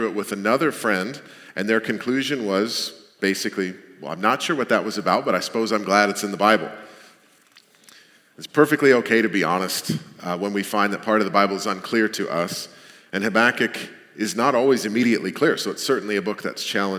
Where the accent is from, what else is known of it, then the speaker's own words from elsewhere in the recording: Michigan, United States; Now, I'm from Michigan and have an aunt and uncle that are right there in Traverse City.